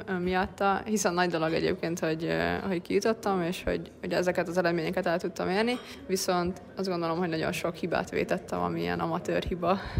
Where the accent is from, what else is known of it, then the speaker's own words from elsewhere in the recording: Pécs, Baranya, Hungary; hiszen én pécsi vagyok, ők pedig leginkább pestiek